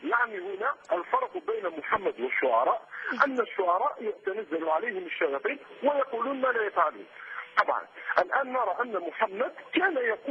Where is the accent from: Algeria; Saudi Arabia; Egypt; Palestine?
Algeria; انا عابر جديد من الجزائر.